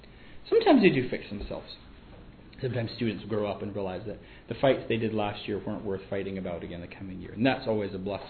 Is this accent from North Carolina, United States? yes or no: yes; North Carolina, United States; I am from North Carolina, and for the past number of years, I have been a circus ringleader at our school.